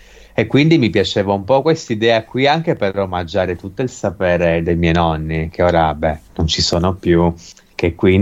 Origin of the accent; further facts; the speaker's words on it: Modica, Sicily, Italy; io vengo da Modica e soprattutto sono nato e cresciuto in una zona di campagna, che quella zona lì è stata edificata dagli arabi più di 1000 anni fa